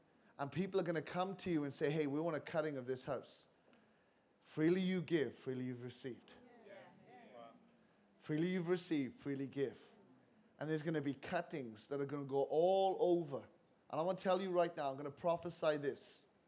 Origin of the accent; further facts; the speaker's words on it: Wales, United Kingdom; accent: Welsh; You know I'm from Wales because of how I sound.